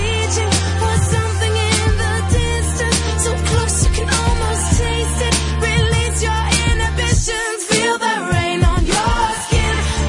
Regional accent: Texas, United States; also born or lived in California; See, I'm from Texas. I'm actually from Texas. I live in Texas now half the time, maybe two-thirds of the time now. And I find my accent's coming back

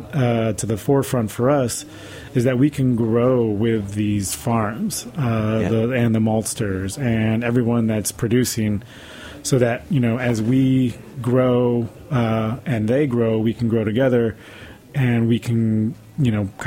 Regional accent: Rochester, New York, United States; now in Brooklyn, United States; I'm from Rochester, New York. I lived in Syracuse for a little bit. Spent a lot of time in the Adirondacks. Lived in Brooklyn for 11 years now. So. You know, I'm New York through and through

